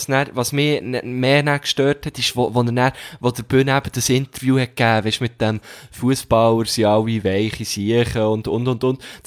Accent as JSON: {"language": "German", "region": "Bern", "country": "Switzerland", "said": "als Berner"}